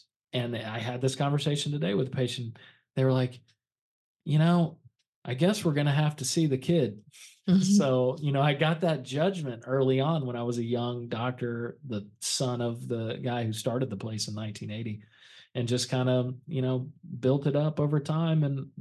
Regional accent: Apopka, Florida, United States; So I grew up in Apopka, went to Apopka High School when I was in the health medical career magnet program.

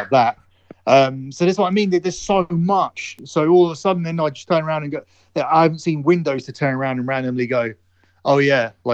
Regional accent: United Kingdom; we're two British people that are exactly the same age who met in England before he even got signed by the WWE.

